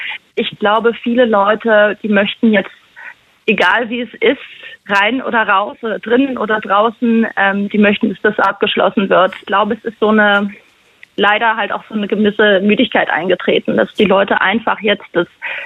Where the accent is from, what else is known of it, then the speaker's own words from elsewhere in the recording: Berlin, Germany; now in abroad; Somit weiß ich, was in Berlin passiert, in Deutschland.